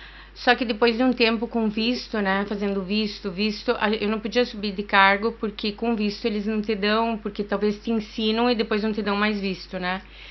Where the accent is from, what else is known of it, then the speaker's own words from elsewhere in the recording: Itapejara d'Oeste, Paraná, Brazil; eu sou de Itapejara do Oeste, Paraná, eu acho que deve ter uns 10 mil habitantes, não sei, mais ou menos.